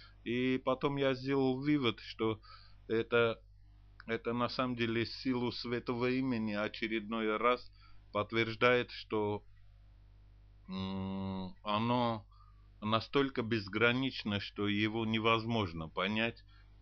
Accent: Lithuania; Я из Санакапраху, из Литвы

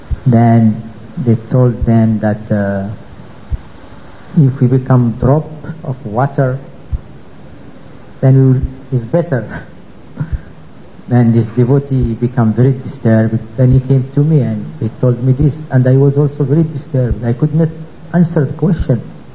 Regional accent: Morocco; I am from Morocco.

